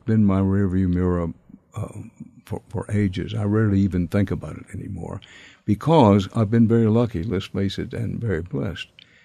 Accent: Texas, United States; the most recent shooting in my home state of Texas

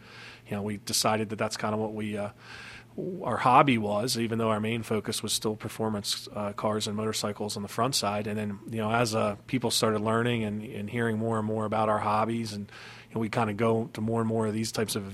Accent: Ocean City, Maryland, United States; now in Southern Delaware, United States; Well, I grew up in the Ocean City and Berlin, Maryland area, and my wife and I moved away and came back and just, you know, considered this as home.

